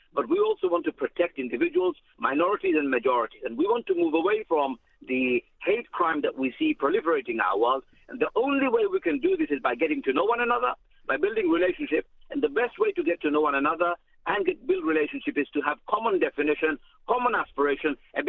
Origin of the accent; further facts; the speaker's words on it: United Kingdom; No, look, I'm British too.